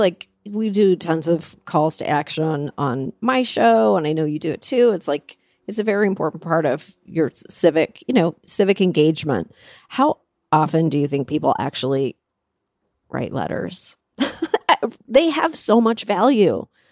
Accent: Canada; I grew up in Canada

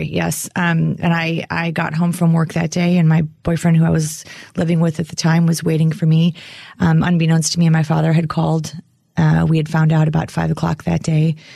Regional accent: Chicago, Illinois, United States; I grew up in Chicago.

